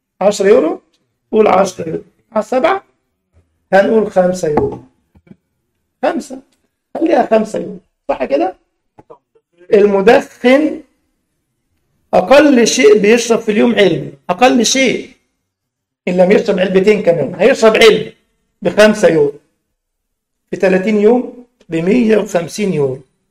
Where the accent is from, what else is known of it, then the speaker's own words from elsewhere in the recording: Egypt; الشكمان ده عندنا في مصر العربيه ليها من تحت كده اللي اسمه بالالماني او سبوف،